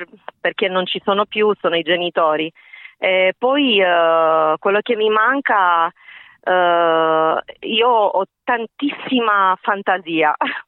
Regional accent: Bucharest, Romania; Anche se io sono nata a Bucarest, quindi sono una ragazza della capitale.

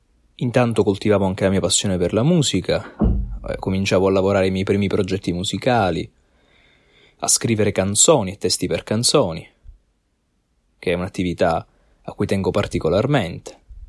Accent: Palermo, Sicily, Italy; i grandi tesori che abbiamo nella mia città natale, che è Palermo

